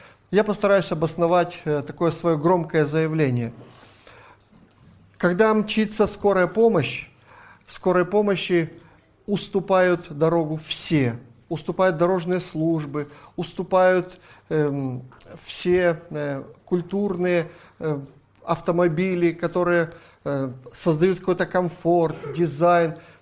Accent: Chișinău, Moldova; Я из Кишинева, с Молдавии. Совершаю служение пасторское в Баптистской церкви.

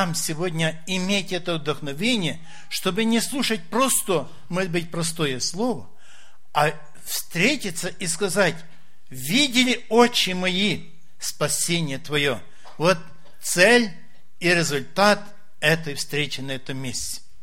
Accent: Novohrad-Volynskyi, Zhytomyr Oblast, Ukraine; Сам я из Киевского объединения Житомирской области, город Новгород-Волынский.

